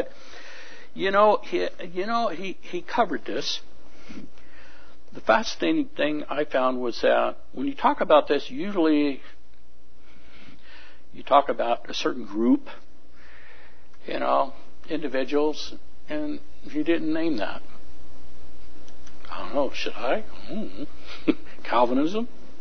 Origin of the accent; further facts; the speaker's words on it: California, United States; And I'm from Northern California. I heard of it. But it's not a thing there.